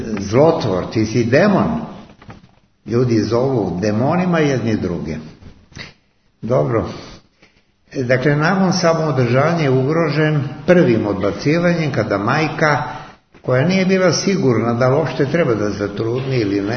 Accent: Belgrade, Serbia; born there; Rođen sam u Beogradu

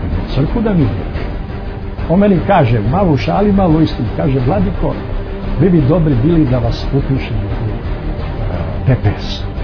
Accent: Montenegro; ja lično kao čovjek, dađan kao Crnogorac, ako hoćete da kažem, kao čovjek koji je odrastao u Crnoj Gori i kao čovjek čiji su preci gradili sebe u biće Crne Gore

